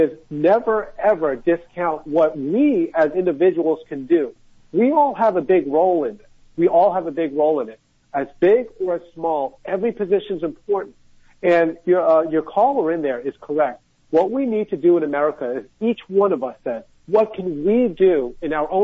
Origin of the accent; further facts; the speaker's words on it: New York, United States; And of course, you know, we are both from New York.